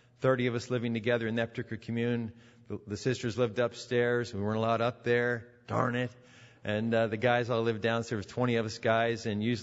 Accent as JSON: {"language": "English", "region": "California", "country": "United States", "tie": "born or raised there", "also_born_or_lived": "Texas, United States", "said": "I was born in Texas, so don't hold that against me. And I grew up a lot in my younger years in high school and college in Southern California. Lived in Newport Beach and San Diego and in that area"}